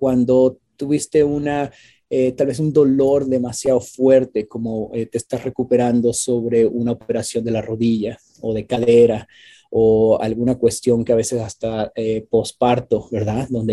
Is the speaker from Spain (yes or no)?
no; Mexico; moved away as an adult; now in United States; yo soy inmigrante, soy originario de México y pues me crié en México. Solamente tengo 20 años aquí en Estados Unidos. Y yo ya tengo 52 años.